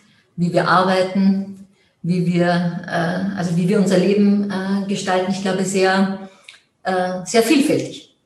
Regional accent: Mondsee, Upper Austria, Austria; Wenn ich sage, ich komme aus Mondsee

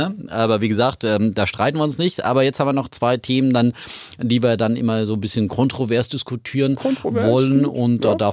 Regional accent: Bavaria, Germany; muss ich als Franke einfach nochmal so betonen

